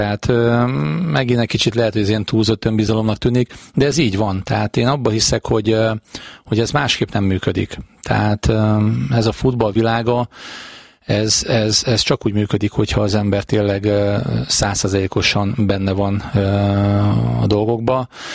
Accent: Pécs, Baranya, Hungary; now in Nyíregyháza, Hungary; ha Nyíregyházáról hazamegyek ugye pécsiként

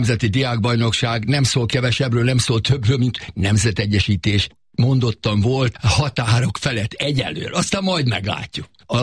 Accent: Hungary; mi kárpátaiak, mi Los Angelesiek, mi egyvérből valók vagyunk. Bátran merjük vállalni, hogy mi magyarok vagyunk

